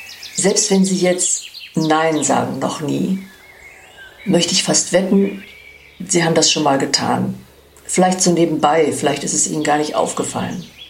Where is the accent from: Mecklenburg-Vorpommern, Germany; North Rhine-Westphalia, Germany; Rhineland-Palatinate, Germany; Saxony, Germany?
North Rhine-Westphalia, Germany; Duisburg; das ist derselbe Vogel, der in der Siegfriedstraße sang, wo ich groß geworden bin, in einem Vorort von Duisburg.